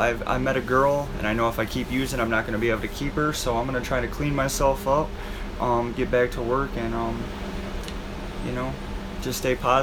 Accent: Detroit, Michigan, United States; I'm 37 years old. I'm from Detroit, Michigan.

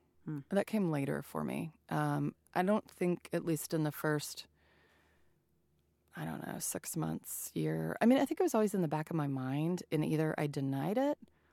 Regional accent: Louisiana, United States; I mean, I grew up in Southern Louisiana, which is a heavy, heavy drinking culture.

